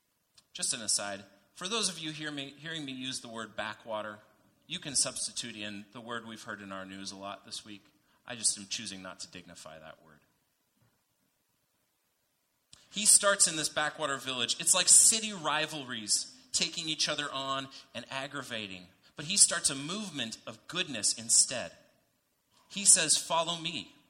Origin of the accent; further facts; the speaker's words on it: Edmonds, Washington, United States; For me, growing up, as I said, I was from Edmonds, down south. It was the kids from Linwood. We were in this nice kind of suburb overlooking the beautiful Puget Sound